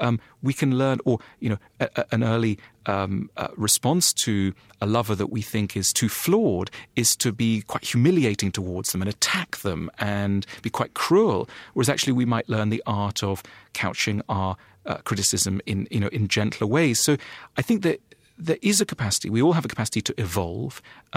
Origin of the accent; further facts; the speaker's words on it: United States; I'm an American in this respect too